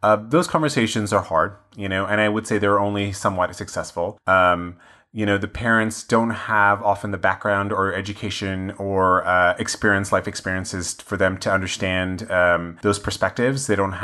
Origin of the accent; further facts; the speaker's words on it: United States; Certainly growing up in the United States, I went to some of the best schools.